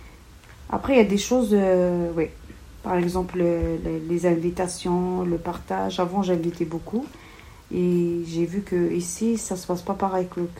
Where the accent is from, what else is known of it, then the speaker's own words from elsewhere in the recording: Béjaïa, Béjaïa Province, Algeria; born there; Je suis née en Algérie, plus exactement à Béjaïa